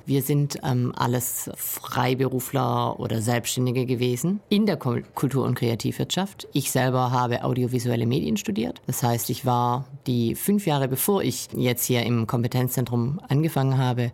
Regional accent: Baden-Württemberg, Germany; now in Berlin, Germany; Nein, ich bin ursprünglich eine waschechte Schwäbin.

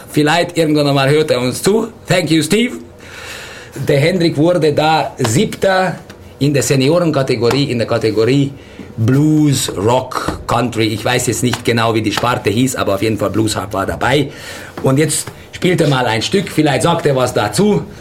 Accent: Kula, Vojvodina, Serbia; Konkret komme ich, okay. Wenn es so genau geht, ich komme konkret aus Kula.

